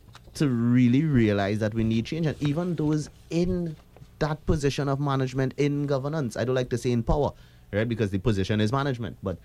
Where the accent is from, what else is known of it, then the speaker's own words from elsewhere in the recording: Trinidad & Tobago; accent: Trinidadian; they recognized my accent as Trinidadian, they'd be like, oh, you're Trinidadian, what are you doing here?